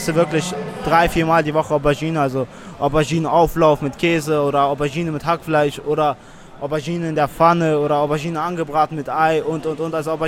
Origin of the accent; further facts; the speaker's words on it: Dagestan, Russia; now in Germany; aber hauptsächlich war die Inspiration meine Heimat Dagestan. Da ist es Nationalsport, Volkssport und meine Eltern haben da auf jeden Fall viel Mühe reingegeben.